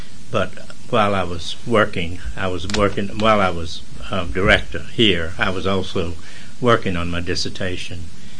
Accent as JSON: {"language": "English", "town": "Hartsville", "region": "Tennessee", "country": "United States", "said": "No, I'm originally from Hartsville, Tennessee."}